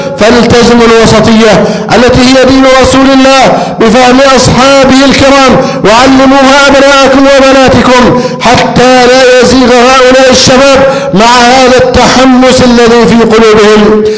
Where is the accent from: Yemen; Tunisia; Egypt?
Egypt